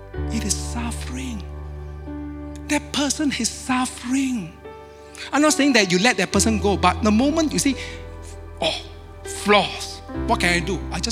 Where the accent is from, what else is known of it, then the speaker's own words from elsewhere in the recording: Singapore; English is a second language; I'm from Singapore, my English not so good.